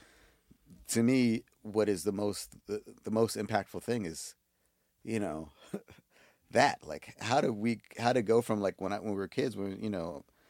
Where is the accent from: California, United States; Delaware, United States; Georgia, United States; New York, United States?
New York, United States; New York City; Actually, growing up in New York City, I mean, when I was a kid, maybe like everyone right.